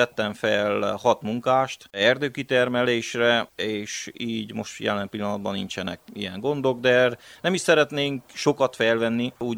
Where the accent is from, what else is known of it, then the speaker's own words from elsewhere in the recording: Transylvania, Romania; ugyebár itthon Romániába magyarok vagyunk, kint Magyarországon pedig románok vagyunk